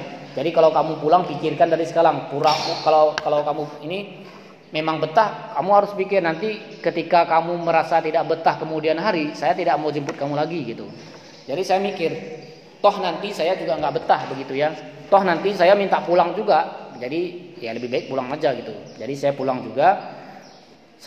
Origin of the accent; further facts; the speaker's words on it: Alur Langsat, Aceh, Indonesia; Pantai Dona Salim Pinin, dari Salim Pinin nanti belok ke kanan. Jumpalah kampung saya, Alur Langsat namanya.